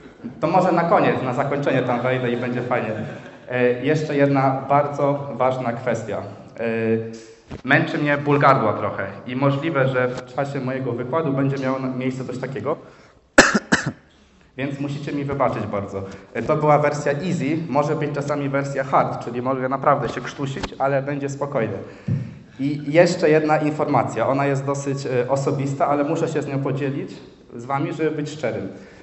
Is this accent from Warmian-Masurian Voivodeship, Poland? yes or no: yes; Ostróda, Warmian-Masurian Voivodeship, Poland; now in Poznań, Poland; Jestem z Ostródy. Obecnie jestem na trzecim roku w Poznaniu